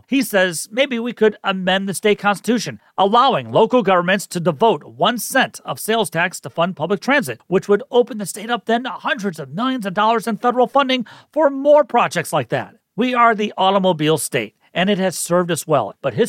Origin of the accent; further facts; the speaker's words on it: Michigan, United States; Hey, I'm Gen X. Growing up in Michigan back then, you were kind of taught that's what you do.